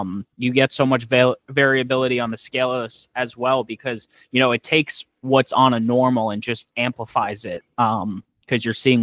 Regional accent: New York City, New York, United States; so I came from New York City. So in Queens, you can't do a damn thing.

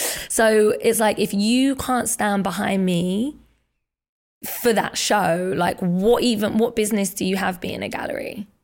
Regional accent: United Kingdom; And for me, as a Brit, I think on both sides of my family

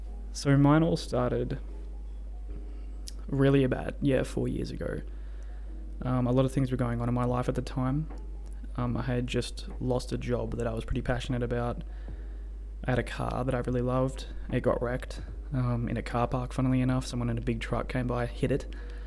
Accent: Australia; I'm 24 years old. I'm from Australia.

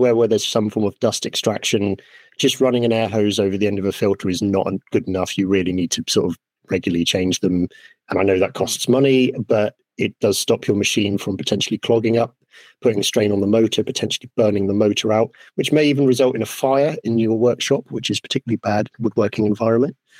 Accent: United Kingdom; I'm a woodworker from Great Britain.

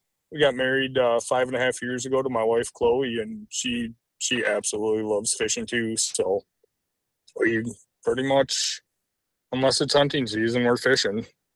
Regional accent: Alexandria, Minnesota, United States; So originally I grew up in Alexandria, Minnesota. I grew up on the lake.

